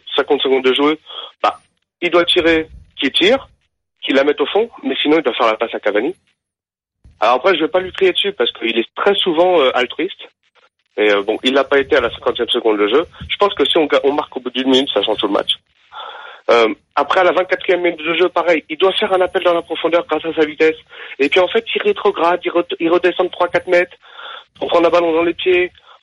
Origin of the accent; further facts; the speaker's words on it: Paris, Île-de-France, France; Je suis français, je suis parisien